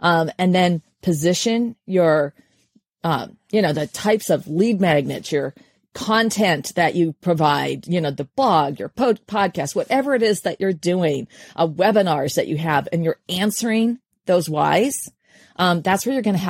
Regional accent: Wenatchee, Washington, United States; I grew up in Wenatchee, Washington. You know, it's just sort of like that's on the other side of the state.

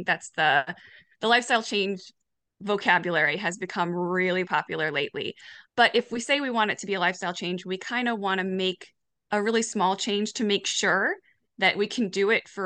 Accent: New York, United States; I'm from New York.

